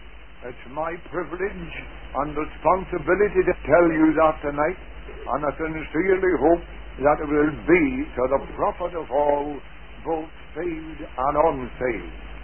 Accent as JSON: {"language": "English", "region": "County Monaghan", "country": "Ireland", "tie": "born there", "said": "I was born in County Monaghan, in the townland of Braddocks, halfway between the two little towns of Monaghan and Ballybay."}